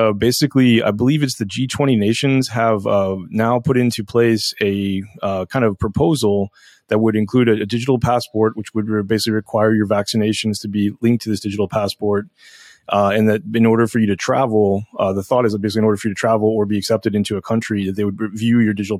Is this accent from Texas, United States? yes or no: yes; Texas, United States; I mean, I'm from Texas. People here are very, very individualistic, and you know, everybody believes that they have the right.